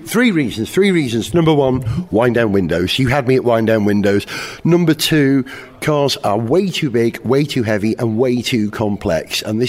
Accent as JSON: {"language": "English", "region": "Wales", "country": "United Kingdom", "said": "being a Welshman, Slate is the foundation of my nation. The Slate from North Wales, where I come from"}